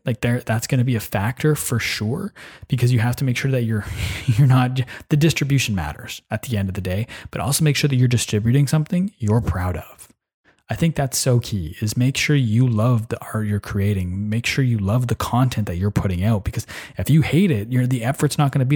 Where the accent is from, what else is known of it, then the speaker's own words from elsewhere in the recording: Canada; I'm from Canada. He's living in Poland. I'm in Ottawa.